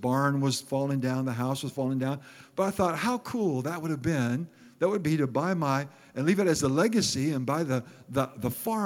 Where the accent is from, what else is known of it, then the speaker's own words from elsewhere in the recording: Iowa, United States; We're from Iowa. My family are farmers.